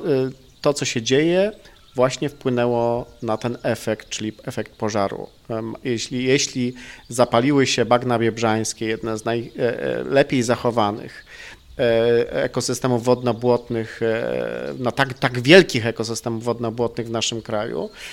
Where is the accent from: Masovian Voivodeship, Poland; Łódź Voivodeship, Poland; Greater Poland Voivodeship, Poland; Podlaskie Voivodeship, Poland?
Greater Poland Voivodeship, Poland; Wyrzysk; Ja pochodzę spod Wyżyska